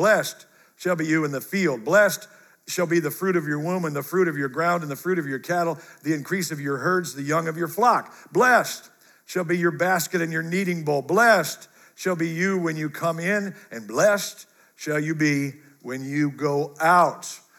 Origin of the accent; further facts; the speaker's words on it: Midwest, United States; Usually around Virginia, I'm from the Midwest. When I moved here, I realized that they call off school for like 3 snowflakes.